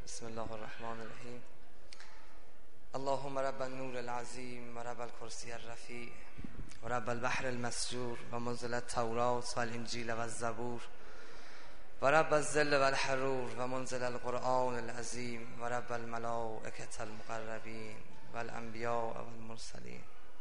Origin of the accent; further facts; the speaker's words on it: Iran; گفتم آره من ایرانیم.